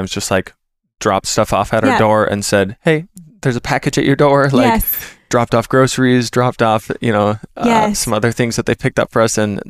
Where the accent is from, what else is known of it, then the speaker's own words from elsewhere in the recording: Minnesota, United States; so me being the Minnesotan people pleaser